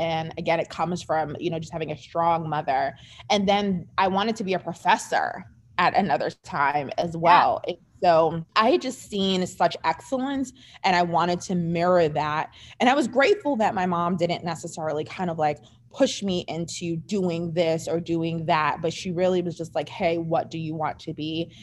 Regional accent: England, United Kingdom; My family's from Jamaica. My mother's side of family's from Jamaica. And I was raised in England for the very first years of my life.

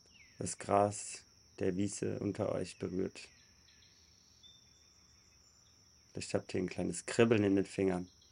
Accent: Bavaria, Germany; im Allgäu, meine Heimat.

